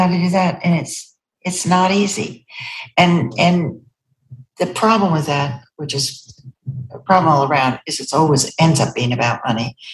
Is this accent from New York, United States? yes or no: yes; New York, United States; I was born in New York. I grew up in Westchester, if that's called New York.